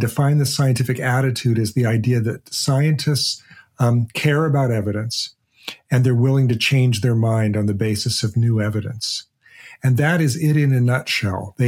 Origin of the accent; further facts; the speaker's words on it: Portland, Oregon, United States; I grew up in Portland, Oregon.